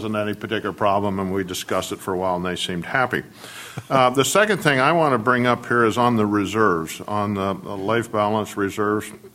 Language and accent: English; Cambria, California, United States; when I signed in that I was from Cambria